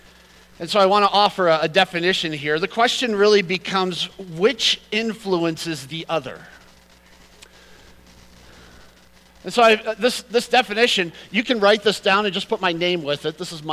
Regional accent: United States; I'm also an American, which has a significant cultural filter associated with it.

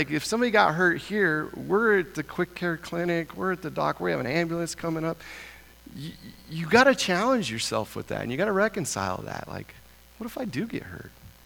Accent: Idaho, United States; I have no desire to go to New York. I'm from Idaho. I grew up in a town of 300 people. I am not going to New York.

